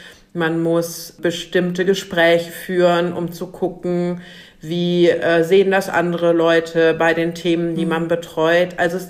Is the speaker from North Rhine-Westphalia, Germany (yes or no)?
yes; Bonn, North Rhine-Westphalia, Germany; Ich bin aus Bonn